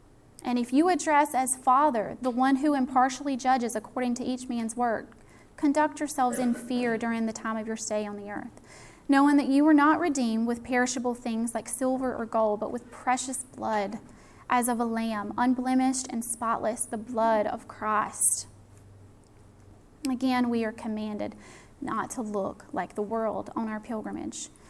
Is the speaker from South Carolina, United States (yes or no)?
yes; South Carolina, United States; You can tell I'm from South Carolina because I sound like it.